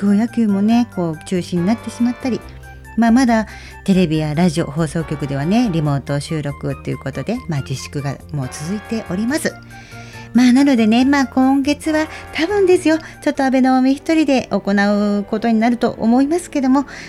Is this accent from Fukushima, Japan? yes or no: yes; Onahama, Fukushima, Japan; born there; 私も小名浜出身なんです、実はね生まれが。